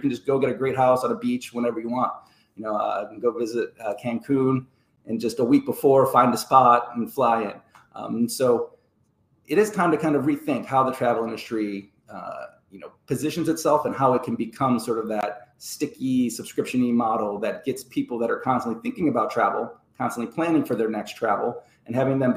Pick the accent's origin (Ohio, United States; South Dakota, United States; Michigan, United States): Ohio, United States; So I born and raised in Ohio. I love to start with that because I think my Midwestern values are key to who I am.